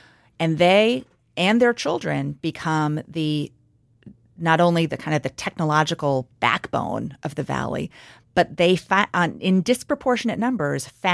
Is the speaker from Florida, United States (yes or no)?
no; Seattle, Washington, United States; The Bay Area and my hometown of Seattle have become very expensive places.